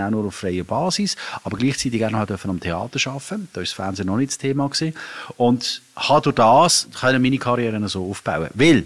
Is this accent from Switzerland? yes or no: yes; Basel, Basel-Stadt, Switzerland; also born or lived in Zurich; Als Basler